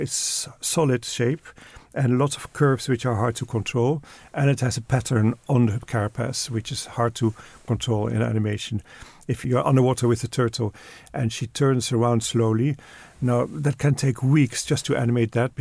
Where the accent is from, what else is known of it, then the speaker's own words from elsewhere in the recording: Netherlands; now in United Kingdom; And I grew up in Holland. I live in England.